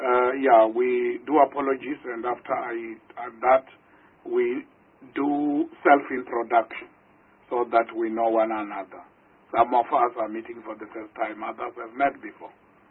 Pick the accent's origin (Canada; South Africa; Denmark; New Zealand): South Africa; first language Venda; English is a second language; My mother tongue is Tshivenda. If now I just go on in Tshivenda and there are no translation mechanisms here